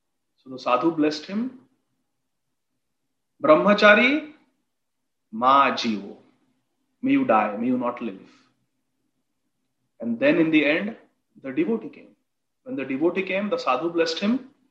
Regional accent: Akola, Maharashtra, India; When I was growing up in my hometown in Akola, there were dabba latrines.

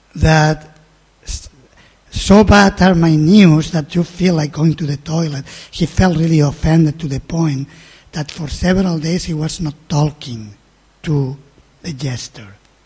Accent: Spain; Maybe we will have again Belgian francs and pesetas. I'm from Spain.

